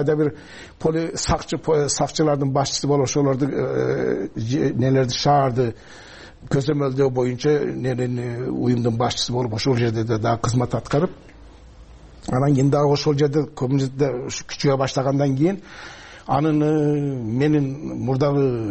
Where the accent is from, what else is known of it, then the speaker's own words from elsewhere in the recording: Turkey; Биз ошол жерде жүнөгүк, ошол жерде чоңойдук.